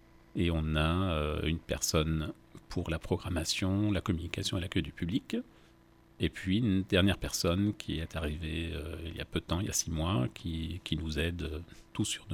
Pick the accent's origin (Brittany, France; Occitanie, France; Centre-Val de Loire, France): Centre-Val de Loire, France; Châteauroux; born there; je suis responsable de Cyclic Animation à Vendôme. Je suis originaire de la région, je suis né à Châteauroux, j'ai fait mes études à Orléans, aux Beaux-Arts.